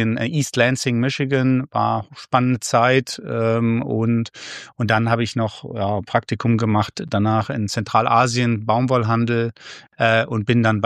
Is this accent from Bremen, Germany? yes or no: yes; Bremen, Germany; Als Bremer würde man natürlich immer sagen, aus Hamburg muss man auf keinen Fall kommen, aber aus Bremen sollte man kommen.